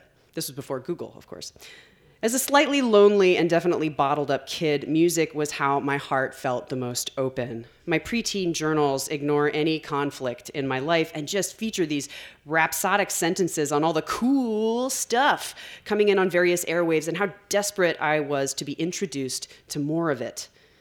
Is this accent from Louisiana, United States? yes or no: no; Georgia, United States; I'm not from the Pacific Northwest, but I think I ended up here either because of Twin Peaks or Northern exposure.